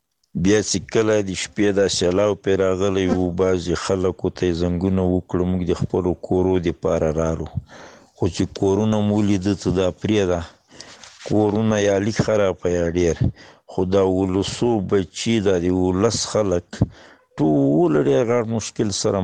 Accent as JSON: {"language": "Pashto", "region": "Paktia", "country": "Afghanistan", "said": "د پختیا دی ولایت اوسیدونکو خو چې موږ زمې په ننګرهار کې دی"}